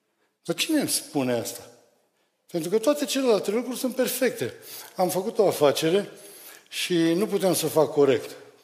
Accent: Romania; Dar sunt român, știu lucruri care alții nu le știu.

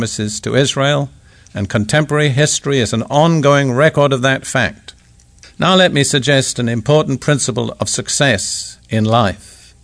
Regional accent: United Kingdom; I'm British.

